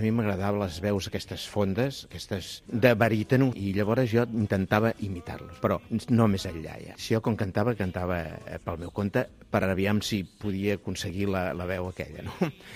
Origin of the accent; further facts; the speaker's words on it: Badalona, Catalonia, Spain; born there; vaig néixer a Badalona, dalt de la vila, ja fa 75 anys.